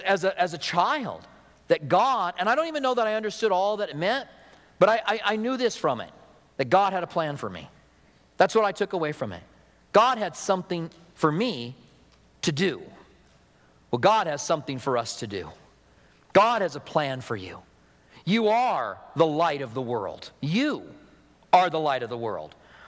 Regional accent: Clinton, Iowa, United States; I was born in Clinton, Iowa. The house that we lived in was 100 yards from the Mississippi River.

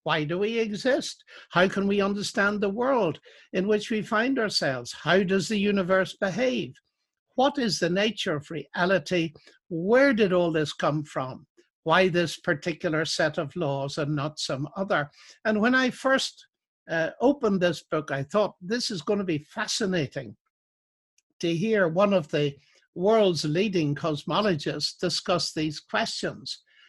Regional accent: Ireland; And you'll forgive me as an Irishman, quoting our only Irish Nobel Prize winner for physics, E.T.S. Walton

